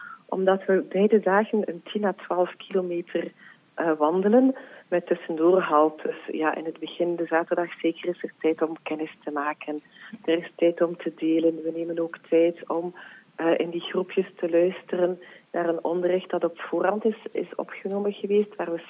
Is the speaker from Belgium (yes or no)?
yes; Ypres, West Flanders, Belgium; Ik kom uit Ieper, het diepe West-Vlaanderen.